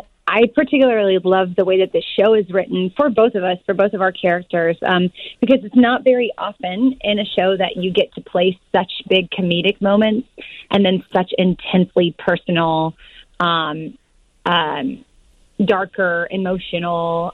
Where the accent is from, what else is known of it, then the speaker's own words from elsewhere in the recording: Louisiana, United States; I grew up in the South and from Louisiana, and so these are sounds that I've been hearing my whole life.